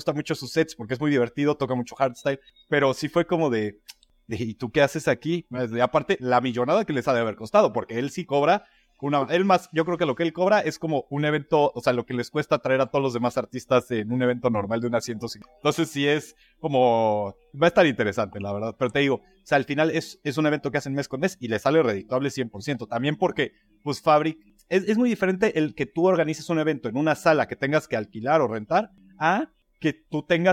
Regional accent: Mexico; yo siento que es como muy mexicano de ay, güey, qué chido, me caes muy chido, la madre, bla, bla, y como que ya invitas algo. Sí, siento que es mucho de nosotros.

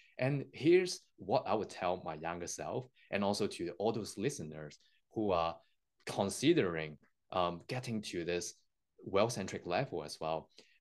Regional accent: Hong Kong; moved away as an adult; when I was born in Hong Kong, I spent the first 19 years of my life not understanding my life at all.

